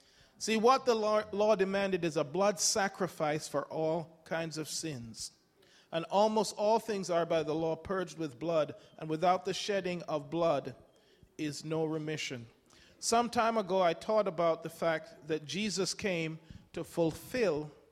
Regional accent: Jamaica; born there; where I was born in Jamaica, where my dad was sent to pastor

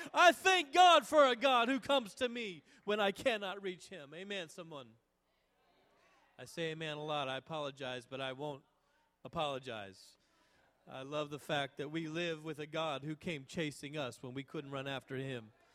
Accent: Alaska, United States; Yes, I grew up in Alaska, so cold is not unforeign to me.

